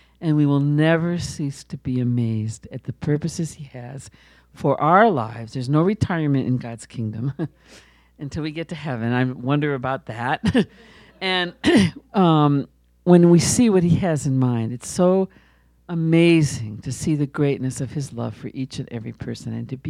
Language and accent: English; Israel; So she was interested to hear that I was from Israel.